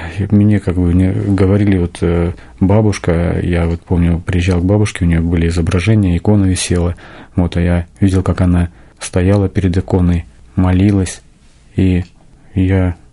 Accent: Barnaul, Altai Krai, Russia; now in Zheleznodorozhny, Russia; мне 45 лет, я живу в городе Железнодорожном, Московской области. Родился я в Алтайском крае, в городе Барнауле, и все детство провел там, по 10 класс.

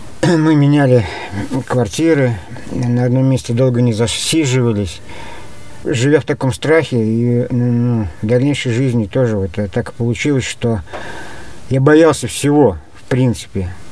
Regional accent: Ulyanovsk, Ulyanovsk Oblast, Russia; also born or lived in Udmurtia; Мне 39 лет. … Я родился в Удмуртии. В середине 80-х переехал в город Ульяновск со своей матерью и с младшим братом.

